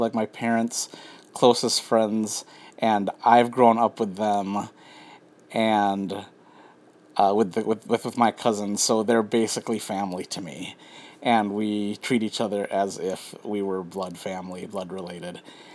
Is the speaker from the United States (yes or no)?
yes; United States; born there; I am Filipino-American, and I'm first generation born here in the United States. Both of my parents came from the Philippines in the 60s